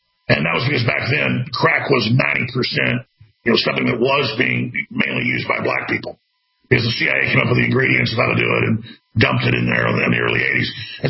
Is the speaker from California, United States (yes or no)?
no; Texas, United States; Very proud of Texas, and I love my home state